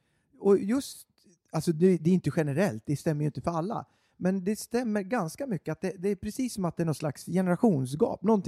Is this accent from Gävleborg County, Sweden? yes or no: yes; Gävle, Gävleborg County, Sweden; jag kommer ju från Gävle. Det är en mindre stad.